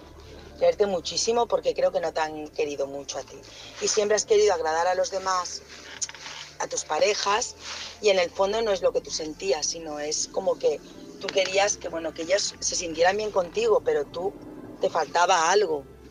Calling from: Barcelona, Catalonia, Spain; de Barcelona.

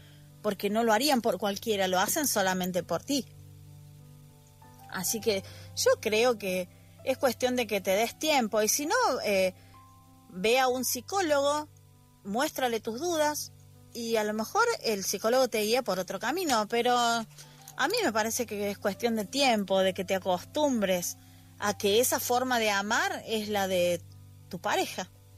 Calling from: Argentina; desde Argentina. Buen lunes y buena semana para todos.

